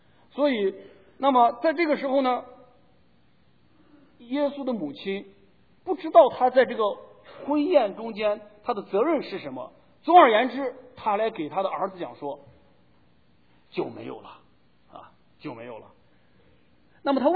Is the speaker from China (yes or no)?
yes; China; 我们中国人讲说出污泥而不染